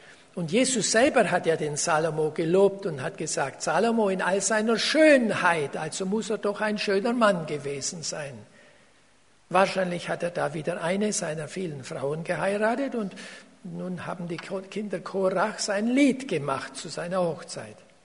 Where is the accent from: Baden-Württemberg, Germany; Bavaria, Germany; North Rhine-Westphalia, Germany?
Baden-Württemberg, Germany; Ich stamme aus dem Schwabenland.